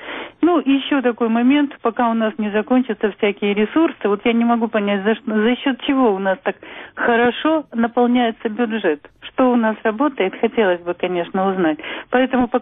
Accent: Kyiv, Ukraine; я з Києва.

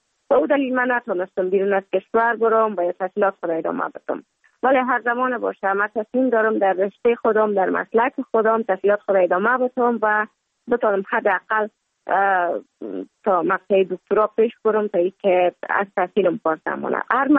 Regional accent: Kabul, Afghanistan; also born or lived in Mazar-i-Sharif, Afghanistan; بعد از تولد ما تا 5 سالگی ما در مزار بودیم، بعد نقل کابل شدیم

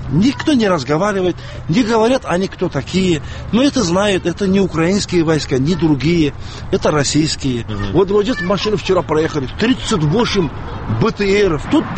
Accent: Crimea, Ukraine; А мы крымские татары, мы живем здесь, нам это не нужно.

